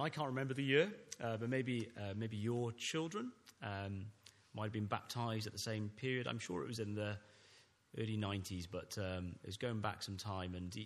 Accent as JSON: {"language": "English", "town": "Llanishen", "region": "Wales", "country": "United Kingdom", "said": "I said, I'm from Lanishan."}